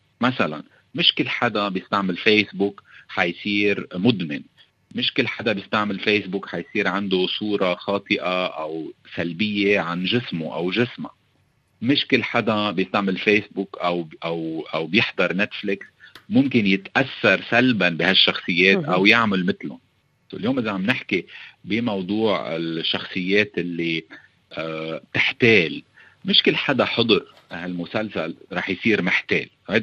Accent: Lebanon; accent: Lebanese; خلينا أول شيء بلش أقول أنا لهجتي لبنانية، فما توخذوني، بس رح جرب قد ما في

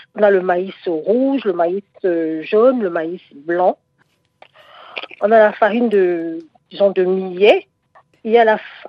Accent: Douala, Littoral, Cameroon; une boulangerie chez nous à Bonaguerri au Cameroun, dans une banlieue de Douala

